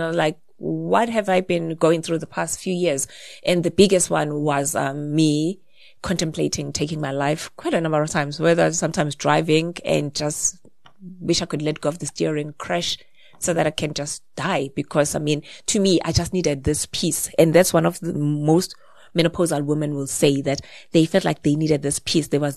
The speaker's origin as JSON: {"language": "English", "town": "Pietermaritzburg", "region": "KwaZulu-Natal", "country": "South Africa", "said": "I'm from Pietermaritzburg, KZN."}